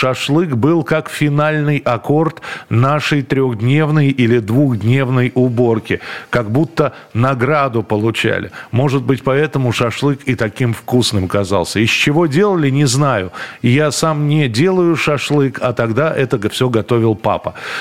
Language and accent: Russian; Moscow, Russia; Я тоже из Москвы, и мы также ходили в парки весной.